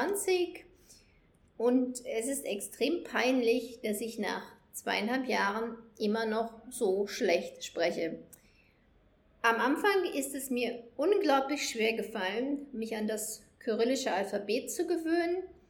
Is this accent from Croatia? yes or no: no; Germany; accent: German; Mein Englisch ist nicht perfekt und meinen deutschen Akzent werde ich nie verlieren, aber es ist keine Sprache, die ich noch aktiv lerne.